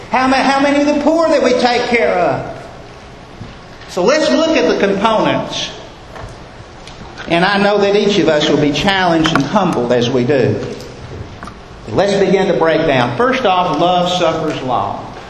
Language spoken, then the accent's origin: English; Alabama, United States; I said, "Where do you think I'm from?" And they said, "Alabama." I go, "How did you know that?"